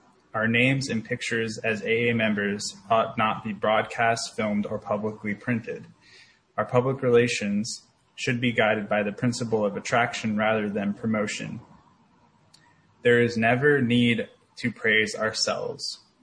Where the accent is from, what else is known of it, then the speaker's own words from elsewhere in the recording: Portland, Oregon, United States; I'm an alcoholic from Portland, Oregon. My home group is the West Portland group.